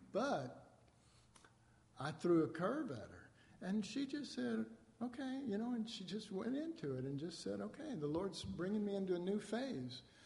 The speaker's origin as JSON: {"language": "English", "town": "Oak Cliff", "region": "Texas", "country": "United States", "said": "And, I'm from Oak Cliff. That's worse than Mexico."}